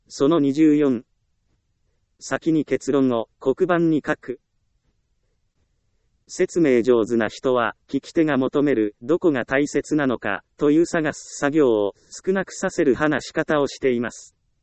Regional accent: Ehime, Japan; 私は愛媛県出身ですから、みかんで有名なことを知っていますが、

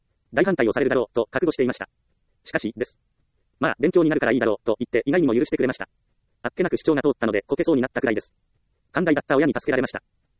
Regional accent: Iyo, Ehime, Japan; 私は愛媛の伊予市出身で日本人ばかりの環境でした。外国人が一人でもいるとびっくりします。

